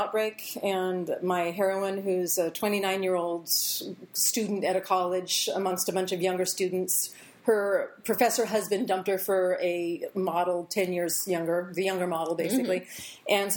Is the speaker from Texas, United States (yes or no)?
no; San Diego, California, United States; I've also got action set in San Diego, which is my hometown.